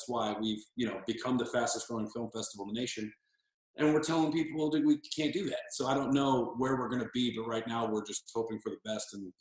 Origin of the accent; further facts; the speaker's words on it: Texas, United States; even growing up in Texas, you know, I used to look up to Rodriguez, Linklater, Terrence Malick